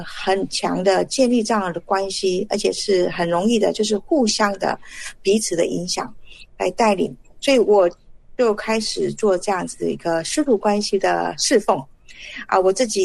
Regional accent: China; 我们中国人常常讲了一生一日为

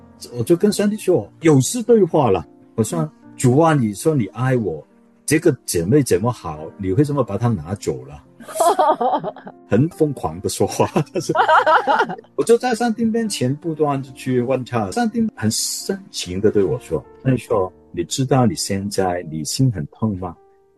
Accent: Hong Kong; 我是在香港长大的基督徒，在香港有宗教的自由，我可以去教会很自由的。

